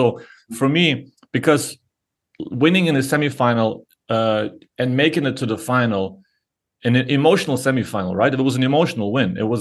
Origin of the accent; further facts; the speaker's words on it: Germany; and I grew up in Germany in a soccer country